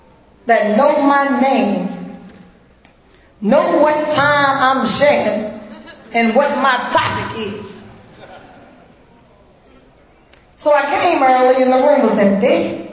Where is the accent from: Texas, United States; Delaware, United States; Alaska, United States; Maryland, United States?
Maryland, United States; Baltimore; I'm an addict from Baltimore.